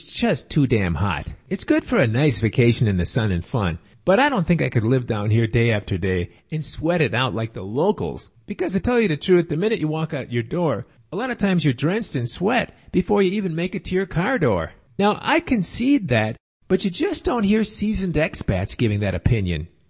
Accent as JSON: {"language": "English", "region": "Midwest", "country": "United States", "said": "So I'm from the Midwest, and I don't like the weather up there."}